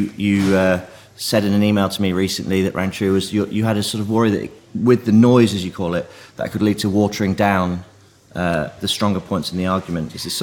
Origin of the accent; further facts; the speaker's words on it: Lincoln, East Midlands, United Kingdom; I'm from Lincoln, so I know Nottingham well.